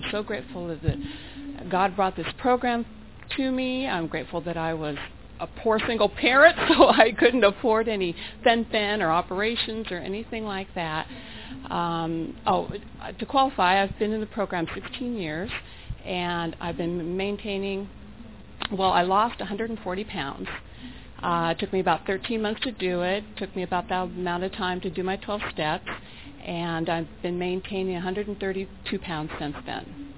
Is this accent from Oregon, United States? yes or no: yes; Portland, Oregon, United States; I'm from Portland, Oregon, and I'm grateful to be here.